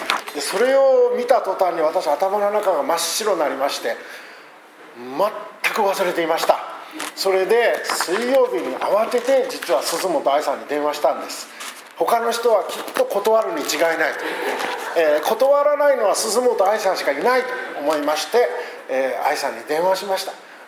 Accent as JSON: {"language": "Japanese", "town": "Kitakyushu", "region": "Fukuoka", "country": "Japan", "tie": "born there", "said": "実は私は北九州市の小倉の生まれなんです。"}